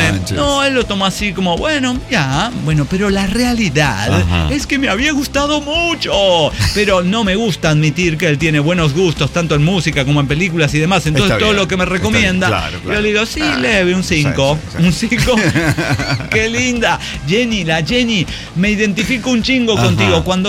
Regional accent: Orizaba, Veracruz, Mexico; sí, nosotros somos de Orizaba

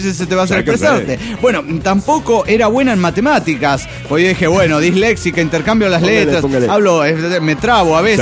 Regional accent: Cuernavaca, Morelos, Mexico; de Cuernavaca, Morelos, México.

